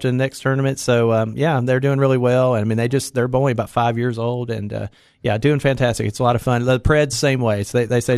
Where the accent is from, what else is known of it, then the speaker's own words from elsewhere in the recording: Northern United States, United States; now in Tennessee, United States; went to Cookeville High School. And, just fell in love with the South. And I tell people all the time I'm from the North, but I feel like I've been rehabilitated. I've been here a long time.